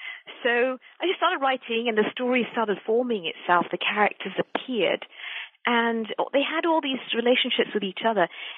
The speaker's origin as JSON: {"language": "English", "country": "Malaysia", "said": "I'm originally from Malaysia, and one of the great things, I think, is that Malaysia's historically been a very multi-ethnic society."}